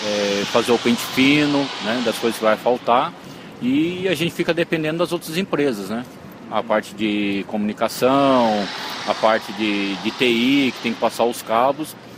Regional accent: São Paulo, Brazil; Isso, nós somos de São Paulo, né?

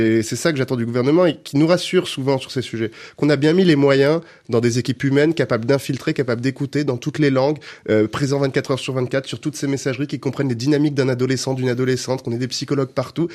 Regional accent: France; on est français

